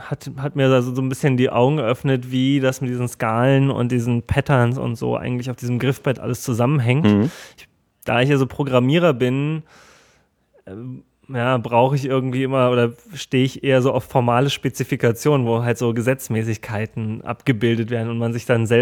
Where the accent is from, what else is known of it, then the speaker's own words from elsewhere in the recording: Germany; ich komme aus Deutschland